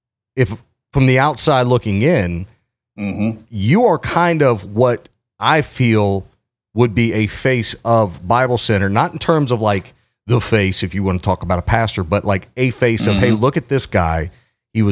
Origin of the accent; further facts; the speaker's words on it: Cincinnati, Ohio, United States; You know, I'm like, no, I'm from Cincinnati.